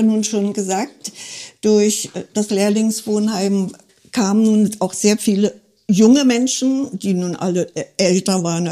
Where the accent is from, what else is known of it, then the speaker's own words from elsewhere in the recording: Groß-Grabenstedt, Germany; Groß-Grabenstedt ist meine Heimat, ja.